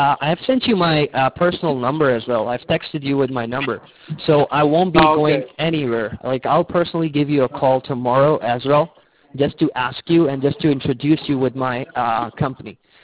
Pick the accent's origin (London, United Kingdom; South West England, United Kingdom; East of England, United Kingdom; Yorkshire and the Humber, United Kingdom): London, United Kingdom; accent: mixed; now in United States; Basically, I have a mixed accent, and the reason behind it, like, I'm from North London, so that's the reason I have a mixed accent. And I've been living in the U.S. for around, like, 8 years. It's been 8 years that I've been in the U.S.